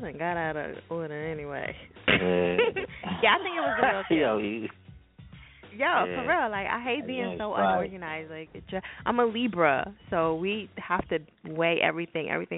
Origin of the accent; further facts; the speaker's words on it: New Jersey, United States; now in Philadelphia, United States; I'm from Jersey. I live in Philly, and I be in New York, so I'm all fucked up.